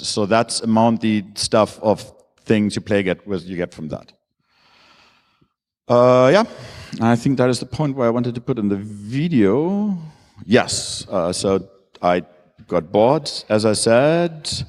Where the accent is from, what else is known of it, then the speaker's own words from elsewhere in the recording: Germany; I'm from Germany. I'm used to some things called privacy, because we have laws about those things.